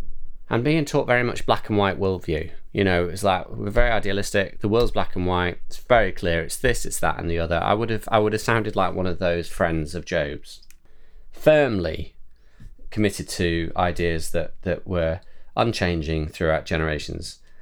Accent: United Kingdom; as you and I sit here, we're British people, as you said, children of the Enlightenment

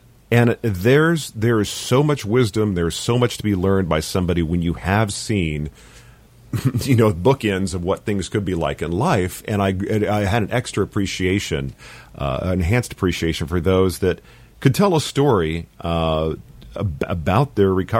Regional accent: Dallas, Texas, United States; I grew up in Dallas as a kid, and the latchkey kid in the 80s.

